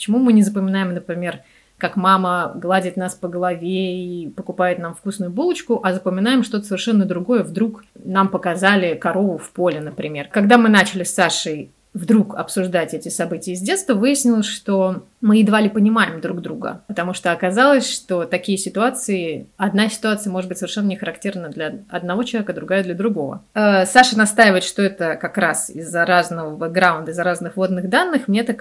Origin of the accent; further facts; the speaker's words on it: Moscow, Russia; мне 38 лет. Я родилась и выросла в Москве.